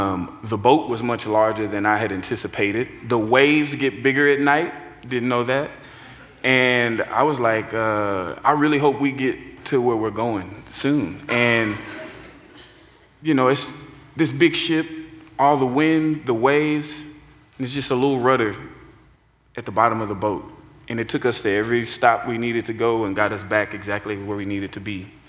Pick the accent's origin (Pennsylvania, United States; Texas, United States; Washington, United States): Texas, United States; Garland; I grew up in Garland, Texas, and the only time I remember seeing horses as a child was when I took a field trip to Fort Worth.